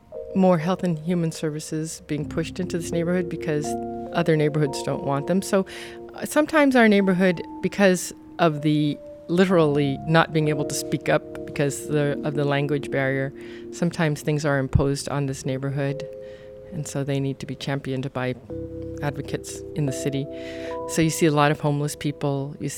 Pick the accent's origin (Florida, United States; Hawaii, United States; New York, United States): Hawaii, United States; I'm from Hawaii, my husband's from Minnesota, so we say that we are united in spam.